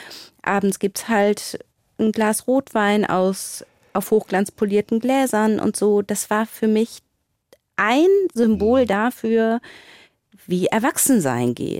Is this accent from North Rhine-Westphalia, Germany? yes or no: yes; Wuppertal, North Rhine-Westphalia, Germany; Also in Wuppertal.